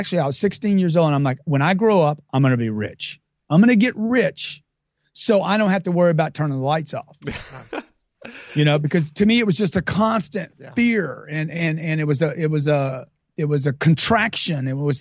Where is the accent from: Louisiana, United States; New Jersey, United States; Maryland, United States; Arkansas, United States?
Louisiana, United States; Lake Charles; I grew up in Lake Charles, Louisiana from a lower middle class family.